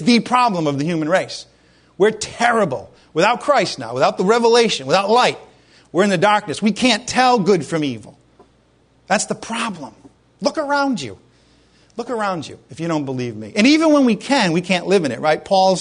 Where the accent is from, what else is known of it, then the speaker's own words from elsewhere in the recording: Ireland; So I look at, I'm Irish, okay?